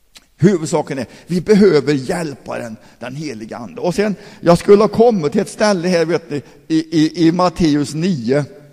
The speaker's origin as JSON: {"language": "Swedish", "town": "Forshaga", "region": "Värmland", "country": "Sweden", "tie": "born or raised there", "said": "Jag är uppväxt i Forshaga, uppväxt i baptistförsamlingen i Forshaga"}